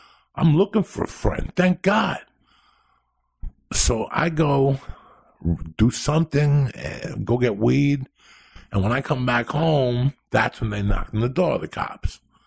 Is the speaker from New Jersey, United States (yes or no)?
yes; North Bergen, New Jersey, United States; he's from a town called Cliffside, and I'm from North Bergen.